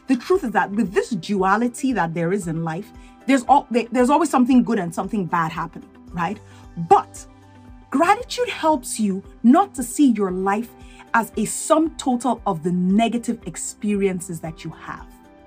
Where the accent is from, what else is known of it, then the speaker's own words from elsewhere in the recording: Nigeria; I don't know if you know, I am Nigerian. I grew up in Nigeria, and a lot of Nigerians during that time go to boarding school for high school.